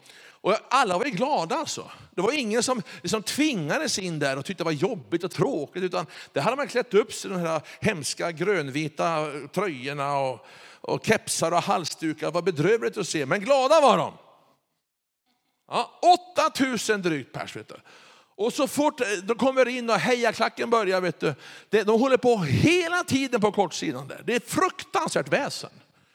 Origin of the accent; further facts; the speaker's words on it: Kramfors, Västernorrland County, Sweden; vi är uppvuxna tillsammans uppe i Ångermanland i Kramfors.